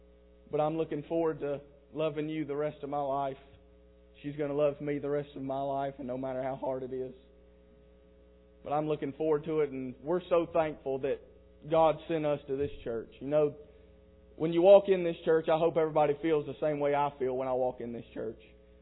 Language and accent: English; South Carolina, United States; My parents, they grew up in Denver, North Carolina, actually, although we're from South Carolina. They moved down to South Carolina.